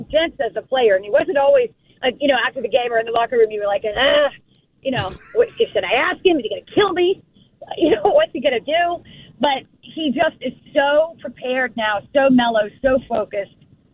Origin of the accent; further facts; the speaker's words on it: South Carolina, United States; But, yeah, so, you know, I'm from South Carolina. That's home.